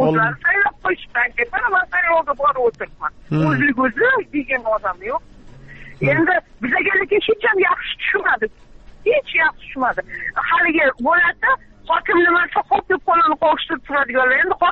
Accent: Xalqobod, Tashkent Region, Uzbekistan; Toshkent oblasi Yangiyo'l rayon Xalqobod poshalkasidanman.

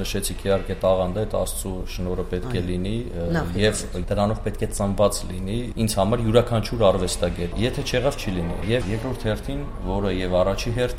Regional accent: Armenia; born or raised there

